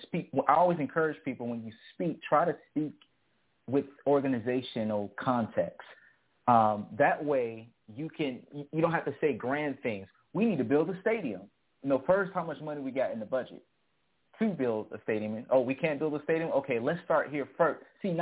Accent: Hinesville, Georgia, United States; I was raised in Hinesville, Georgia. It's a small town.

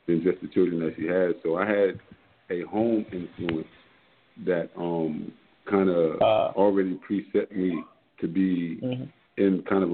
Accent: Pennsylvania, United States; Well, I was born and raised in Pennsylvania.

